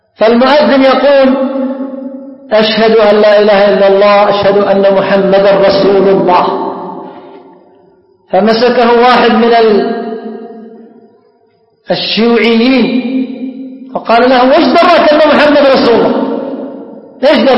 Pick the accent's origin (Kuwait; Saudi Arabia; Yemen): Yemen; عندنا في اليمن معروف كانوا يقولون